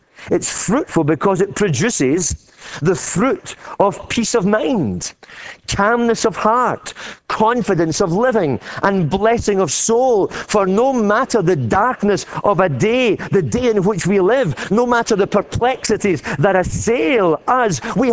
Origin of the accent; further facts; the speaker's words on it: Glasgow, Scotland, United Kingdom; I'm a small prophet, I'm a minor prophet. I'm small. I'm from Glasgow.